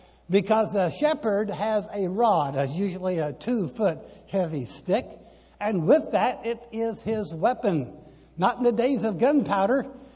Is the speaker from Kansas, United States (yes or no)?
yes; Kansas, United States; since I came from Kansas, the lions and tigers and bears, oh my, they're up there.